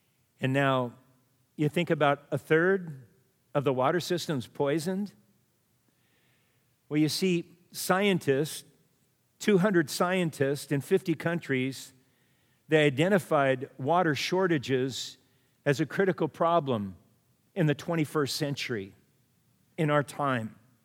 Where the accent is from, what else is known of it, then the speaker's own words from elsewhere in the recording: Manhattan Beach, California, United States; They had microorganisms in the water there when I grew up in Manhattan Beach